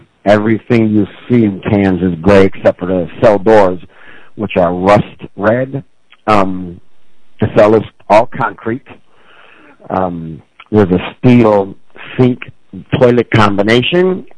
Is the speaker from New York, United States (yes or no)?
no; Chicago, Illinois, United States; The Ravenswood area. I went to St. Benedict's grade school and high school and grew up on the northwest side of Chicago.